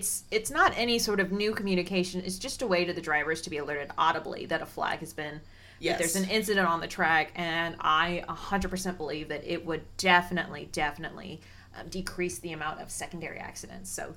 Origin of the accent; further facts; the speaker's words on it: Indiana, United States; Well, A, we're from Indiana.